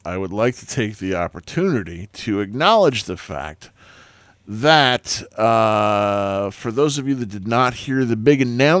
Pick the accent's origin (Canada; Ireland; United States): Ireland; Well, I'm Irish.